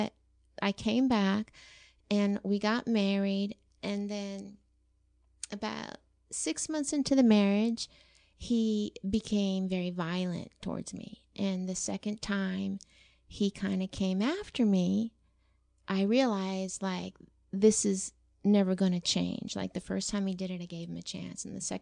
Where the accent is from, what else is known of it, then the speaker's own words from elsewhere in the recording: Fountain, Colorado, United States; Well, I'm an army brat, so I grew up a little bit everywhere. But one of the last places that I grew up in was Fort Carson, Colorado. which outside there was a small town called Fountain, Colorado.